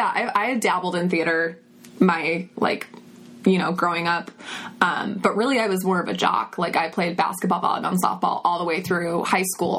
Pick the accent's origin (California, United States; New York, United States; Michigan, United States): Michigan, United States; Commerce Township; Oh, I grew up in Commerce Township, Michigan, which is like Metro Detroit.